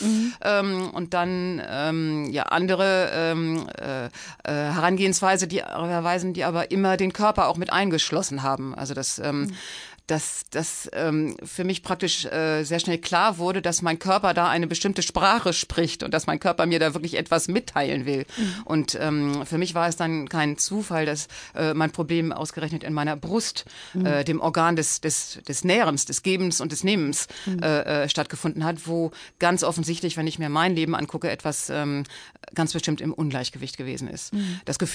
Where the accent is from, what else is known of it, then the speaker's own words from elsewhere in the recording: Celle, Lower Saxony, Germany; also born or lived in Hamburg; Ich komme aus Celle, aber Hamburg ist die Stadt, an die ich mich gebunden fühle, wo ich studiert habe und gearbeitet.